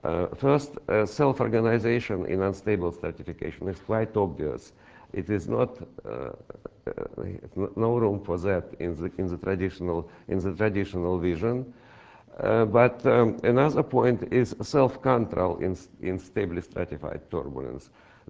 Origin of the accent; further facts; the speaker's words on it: Russia; born there; English is a second language; moved away as an adult; I was born in Russia and graduated in Russia, and only the last 30 years has been working in the West, in Europe.